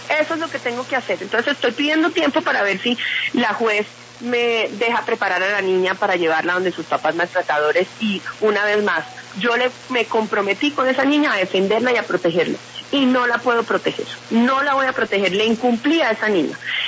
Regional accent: Colombia; Me duele como colombiana

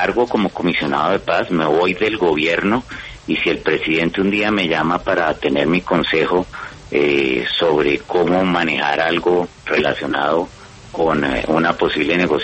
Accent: Colombia; como colombiano

